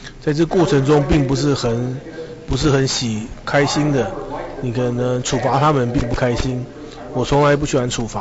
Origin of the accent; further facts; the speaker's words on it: China; 我们从中国来的